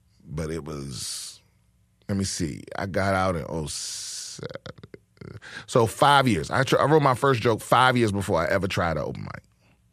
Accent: Ireland; I grew up in Ireland living in a household that was overcrowded with undiscovered comedians

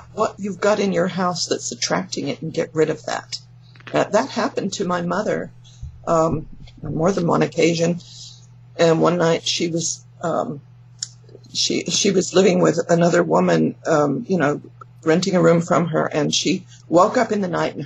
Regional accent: England, United Kingdom; now in California, United States; Well, I'm from England, but yeah. I know I don't sound like it anymore, because I've been here for more than 50 years in California. I grew up as a Jehovah's Witness.

